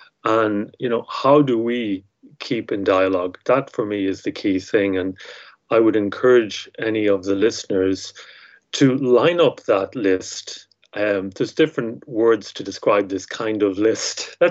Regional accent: Ireland; now in London, United Kingdom; So I'm Irish, as you can tell by my accent, but I'm based in London and I've been here for many years.

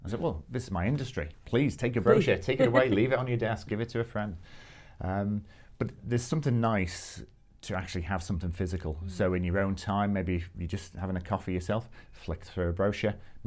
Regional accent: Liverpool, North West England, United Kingdom; moved away as an adult; now in Perth, Australia; we've been over in Australia now for 3 years. Mm-hmm. You might be able to tell I'm from Liverpool.

